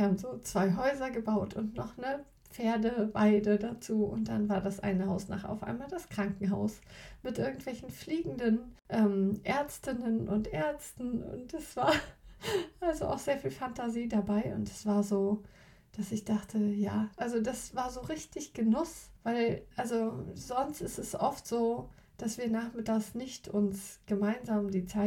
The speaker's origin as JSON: {"language": "German", "region": "Mecklenburg-Vorpommern", "country": "Germany", "tie": "born or raised there", "said": "wir wohnen ja auf dem Dorf. Und ich bin ja auch auf dem Dorf groß geworden."}